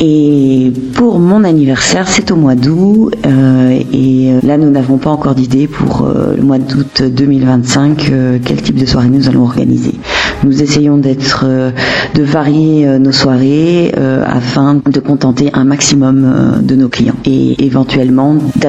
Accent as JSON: {"language": "French", "town": "Brussels", "region": "Brussels-Capital Region", "country": "Belgium", "said": "C'est un restaurant franco-belge puisque nous venons tous les trois de Bruxelles."}